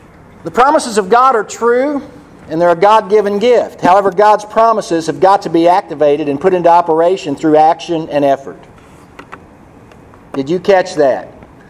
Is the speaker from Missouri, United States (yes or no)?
yes; Missouri, United States; then I'm from Missouri, you know, you got to show me.